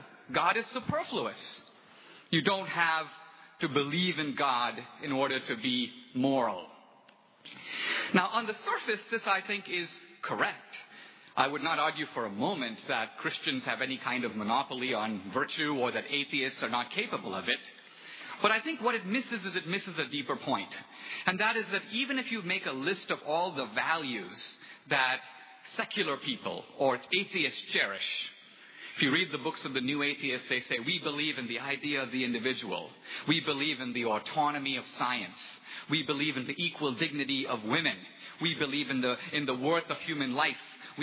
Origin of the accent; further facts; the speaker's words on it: India; When I grew up in India, we learned a proverb that says, in effect, that tears of strangers are only water.